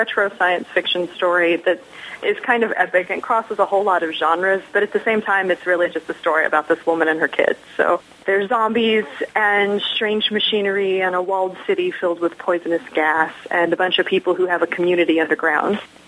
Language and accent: English; Florida, United States; also born or lived in Tennessee, United States; now in Seattle, United States; I actually moved there from Tennessee. And I'm from Florida originally